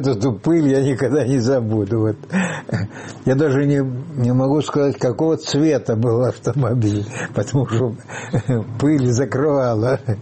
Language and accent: Russian; Dondușeni, Dondușeni District, Moldova; Я родился в Румынии, в Бессарабии, и я не успел пойти в школу до войны. Но я успел до войны немножко поучиться идиш. Учитель приходил. Дело в том, что это местечко, где мы жили, Дондюшана называется.